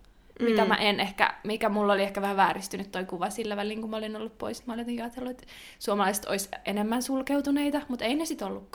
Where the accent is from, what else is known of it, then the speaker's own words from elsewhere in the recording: Hollola, Päijät-Häme, Finland; mä oon Hollolasta siis